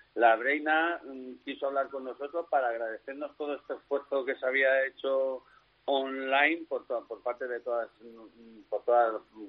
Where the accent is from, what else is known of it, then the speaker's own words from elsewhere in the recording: Madrid, Community of Madrid, Spain; Tener en cuenta que yo soy de Madrid, por lo tanto llevo 15 días de retraso con respecto a vosotros.